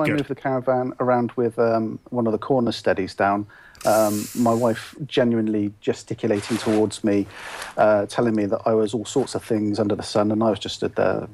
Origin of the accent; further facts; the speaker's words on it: South West England, United Kingdom; accent: West Country; Can you understand my West Country accent?